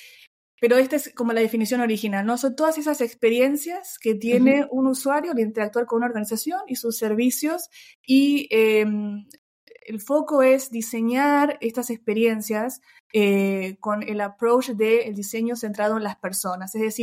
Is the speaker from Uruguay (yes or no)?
no; Argentina; now in Barcelona, Spain; Soy originalmente de Argentina, vivo en Barcelona hace 5 años, ya van a ser 6 años dentro de poco.